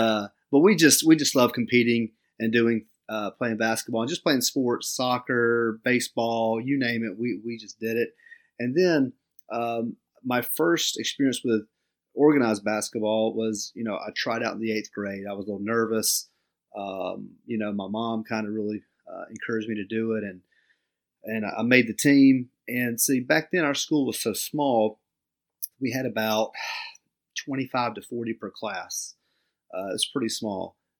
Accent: Warner Robins, Georgia, United States; Well, I'm from Middle Georgia, a little town, Warner Robins below Macon. It was a little town when I was there, but now it's a lot larger. And, you know, we just grew up in a small neighborhood, and we just played everything as a kid.

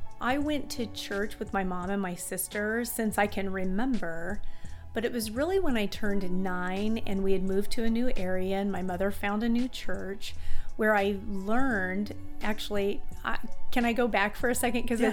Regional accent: Missouri, United States; I'm originally from Missouri, met my husband in high school

